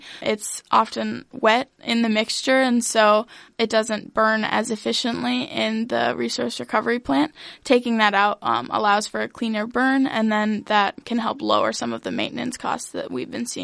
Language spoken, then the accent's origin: English; Ames, Iowa, United States; I have a lot of connections from growing up in Ames for the past 20 years